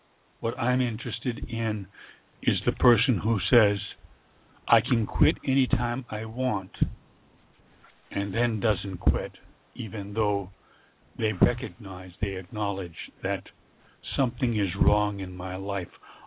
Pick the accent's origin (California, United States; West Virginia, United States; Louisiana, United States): California, United States; Berkeley; also born or lived in Massachusetts; Born Massachusetts, raised in Berkeley.